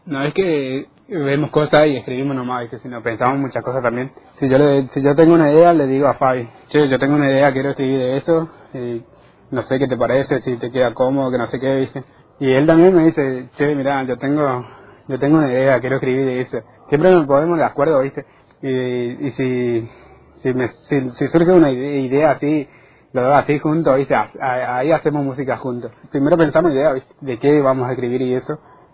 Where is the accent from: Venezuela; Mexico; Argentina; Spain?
Argentina; Puerto Iguazú, Misiones; Y nosotros 2 somos de Iguazú. Nuestra aldea se llama Fortín Bororé. Yo y Fabián estamos viviendo ahí.